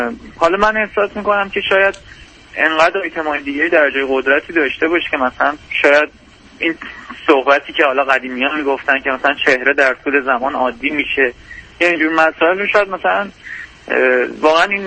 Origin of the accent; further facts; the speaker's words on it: Iran; moved away as an adult; now in Canada; من 34 سالم هستش، مهندس عمران هستم، ساکن کانادا هستم و تقریبا مدت 8-9 ساله که من خارج از ایران هستم، حالا کشورهای مختلف.